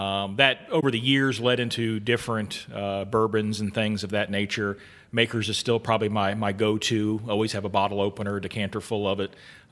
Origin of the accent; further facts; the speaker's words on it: Florida, United States; now in Kentucky, United States; I grew up in South Florida, and for my old young life, I thought that Jack Daniels was bourbon.